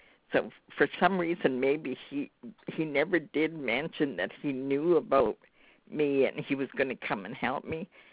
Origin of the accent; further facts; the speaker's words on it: Sweden; English is a second language; Well, I started school in Sweden, but not in my hometown where my father lived.